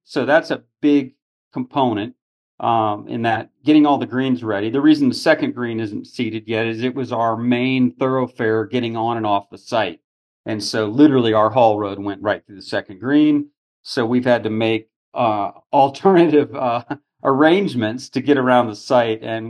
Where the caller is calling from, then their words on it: Texas, United States; I'm saying hello from Texas, all the way in West Texas.